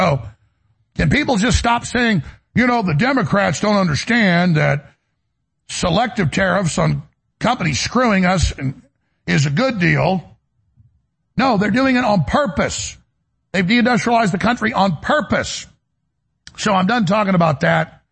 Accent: Dallas, Texas, United States; now in Austin, United States; my mom's from here. I'm from Dallas, been here since high school. My family's all here.

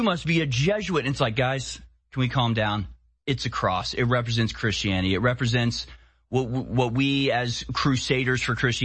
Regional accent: United States; as an American who loves freedom maybe to an unhealthy degree, I can't imagine being subject to this level of military repression

